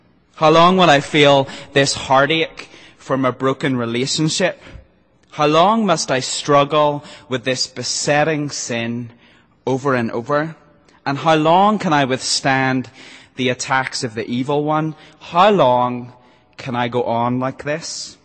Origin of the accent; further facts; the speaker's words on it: Ireland; Maybe it's because I'm Irish and we do all things backwards.